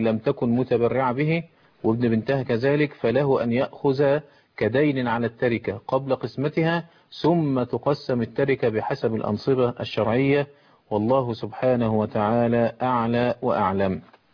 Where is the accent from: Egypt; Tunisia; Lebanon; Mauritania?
Egypt; عندنا في مصر الوصية الواجبة لأبناء الابن أو البنت اللي توفي في حياة أبيه